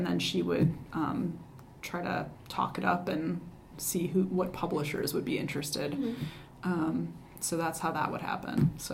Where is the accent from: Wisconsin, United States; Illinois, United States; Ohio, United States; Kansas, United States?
Wisconsin, United States; Madison; 'Cause I've felt for a long time that, especially here in my hometown, in my home state, I'm very undervalued. It seems like people like my work and like what I do and seem to value me outside of Wisconsin